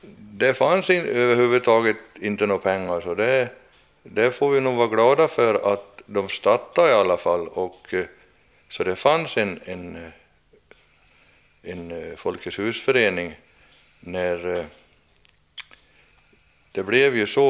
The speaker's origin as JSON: {"language": "Swedish", "town": "Linghed", "region": "Dalarna County", "country": "Sweden", "tie": "born there", "lives_now": "Sundborn, Sweden", "said": "Ja, jag är väl härstammar väl egentligen ifrån Linghed. Och jag är väl född hemma i Linghed hos mormor."}